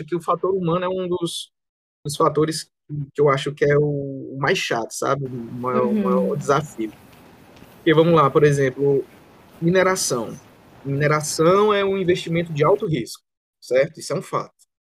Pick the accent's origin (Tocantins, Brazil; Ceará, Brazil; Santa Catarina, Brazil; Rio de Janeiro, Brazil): Ceará, Brazil; Que eu sou aqui do Ceará, moro no Ceará, nascido e criado cearense.